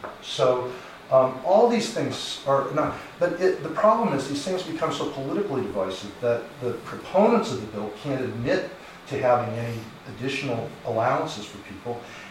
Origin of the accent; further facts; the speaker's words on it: United States; I, as an American and a Christian, I have a really hard time with that.